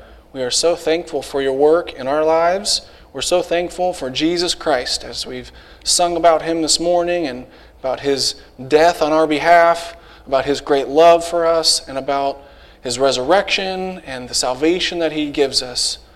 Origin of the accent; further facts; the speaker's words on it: Bueller, Kansas, United States; my wife Hannah, and I'm from Bueller, Kansas, where I grew up, and now we go to church in Newton